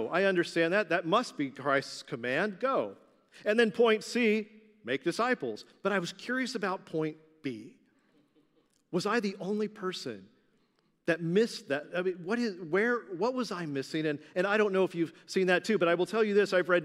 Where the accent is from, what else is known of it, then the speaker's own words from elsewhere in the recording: Arkansas, United States; because I was raised in Arkansas